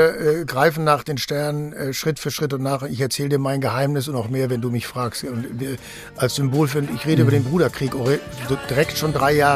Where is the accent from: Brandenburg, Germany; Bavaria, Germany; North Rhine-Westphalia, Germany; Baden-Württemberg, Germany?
North Rhine-Westphalia, Germany; Bochum; Also ich sagte, ich komme aus Bochum.